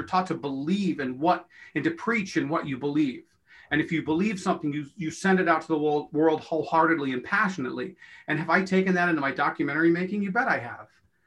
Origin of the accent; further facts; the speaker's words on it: Pleasant Grove, Utah, United States; I guess I was raised in I was raised in Pleasant Grove, Utah. Big Mormon family, five sisters, one brother.